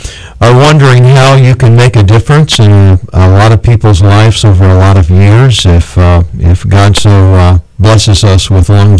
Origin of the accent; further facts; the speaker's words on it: Hobe Sound, Florida, United States; I know as a kid growing up in Hope Sound